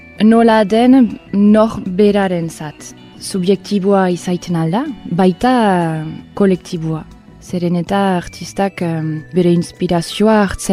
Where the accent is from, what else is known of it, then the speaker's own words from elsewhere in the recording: Helete, Nouvelle-Aquitaine, France; also born or lived in England; heletakoa naiz, Inglaterrakoa sortzez, baina heletan hasi naiz.